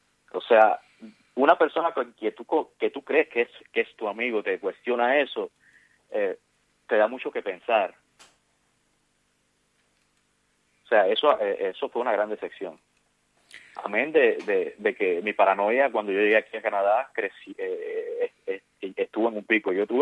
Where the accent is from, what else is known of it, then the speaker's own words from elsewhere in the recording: Cuba; moved away; Sí, Cuba es de donde vengo, Cuba es donde yo nací